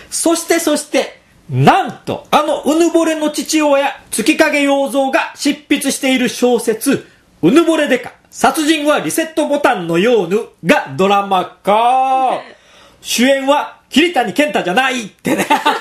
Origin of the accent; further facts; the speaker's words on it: Kansai, Japan; 中でも関西人としてはやっぱり